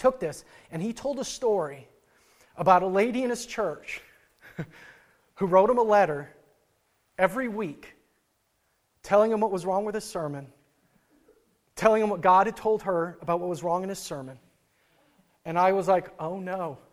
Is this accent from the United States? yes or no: yes; Midwest, United States; Like I, growing up in the Midwest and hearing about early America